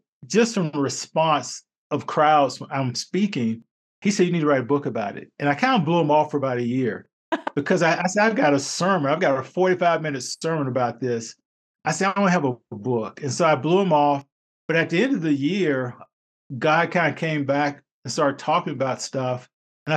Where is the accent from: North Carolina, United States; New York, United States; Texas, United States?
North Carolina, United States; I grew up in North Carolina. Well, in North Carolina, you have basketball, tobacco, and Baptist.